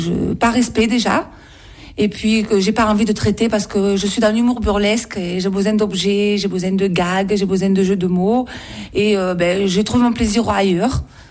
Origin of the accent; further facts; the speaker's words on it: Marseille, Provence-Alpes-Côte d'Azur, France; accent: Marseille; now in Saint-Maximin, France; je suis née à Marseille. J'ai toujours vécu à Marseille. Et après, je suis montée dans le Var, à Saint-Maximin. Donc, ça fait à peu près 16 ans que je suis dans le Var. Et j'ai pris un peu l'accent marseillais, mélangé à l'accent d'Aubagne et l'accent du Var.